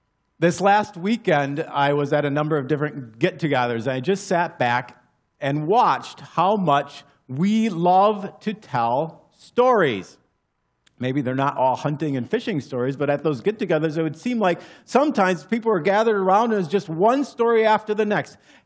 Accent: Texas, United States; I grew up in West Texas, and when I was going to school up here, I helped out at a number of different churches

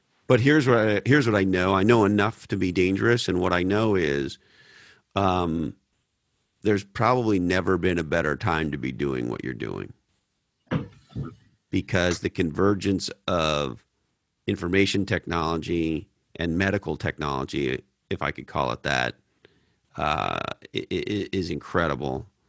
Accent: Montreal, Quebec, Canada; You know, I grew up in Montreal, Canada.

